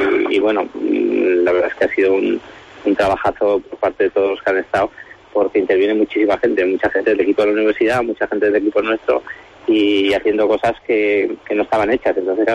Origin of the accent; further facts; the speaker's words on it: Huesca, Aragon, Spain; el 100% de la plantilla son conscientes de que soy de Huesca